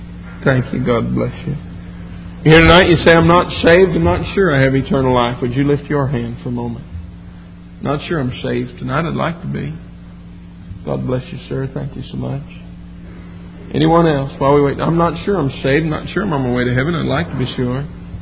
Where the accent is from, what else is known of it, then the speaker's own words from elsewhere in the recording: United States; I've been a little bit negligent in my responsibility as an American, and consequently as a Christian.